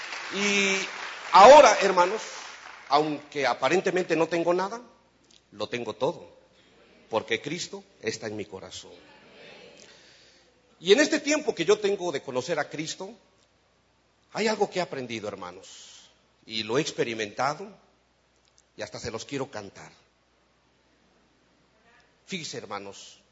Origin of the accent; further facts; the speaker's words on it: Veracruz, Mexico; now in Matamoros, Mexico; yo soy mexicano. Tal vez si ni lo hubiera dicho, usted lo hubiera notado. Fíjese que yo soy originario del estado de Veracruz, pero Dios, desde mi conversión, me tiene en Matamoros, Tamaulipas, que es una ciudad fronteriza con los Estados Unidos.